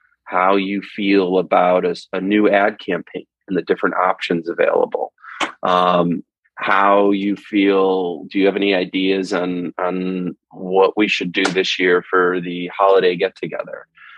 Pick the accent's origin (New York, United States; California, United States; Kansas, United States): New York, United States; Canandaigua; also born or lived in Boston; I grew up in Canandaigua. I honestly was not too fond of growing up here because I felt it was too small, there was no anonymity in Canandaigua, New York, and so I ran away to Boston and then to New York City.